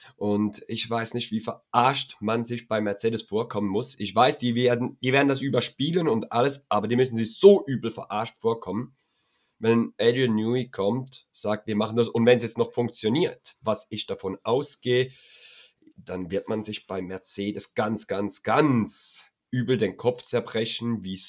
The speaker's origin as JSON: {"language": "German", "country": "Switzerland", "said": "Also ich muss auch sagen, auch ich als Schweizer"}